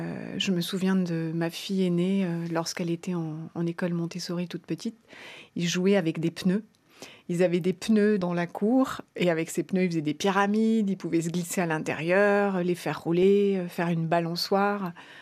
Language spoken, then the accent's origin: French; Auvergne-Rhône-Alpes, France; Personnellement, j'ai grandi dans le Vercors, en forêt, avec le ski nordique et les balades avec nos écoles